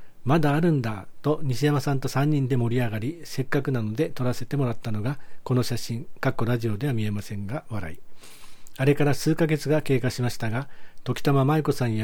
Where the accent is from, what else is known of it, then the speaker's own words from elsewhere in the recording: Kyushu, Japan; 私は九州人なのでこちらでなかなか食べられないのですが